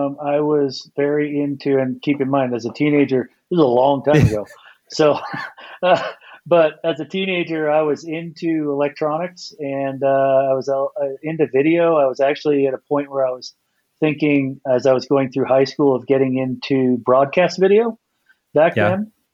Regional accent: California, United States; Well, I was born and raised in the Napa Valley.

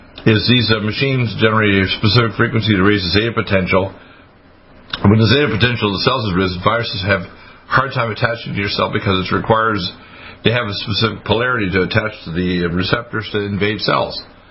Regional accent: Truro, Nova Scotia, Canada; also born or lived in Detroit; like I remember when I was a kid in the 50s, in Truro, Nova Scotia, because I was born in Detroit but raised in Truro.

